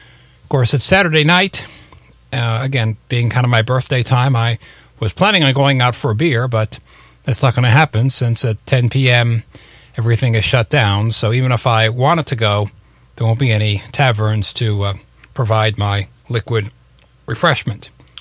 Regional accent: United States; but, you know, first and foremost, I'm an American, I'm a human

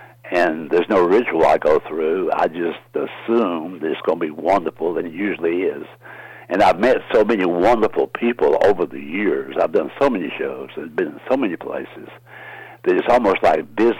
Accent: the South, United States; I was born and raised in the South, you know. So we refer to a grocery cart as a buggy.

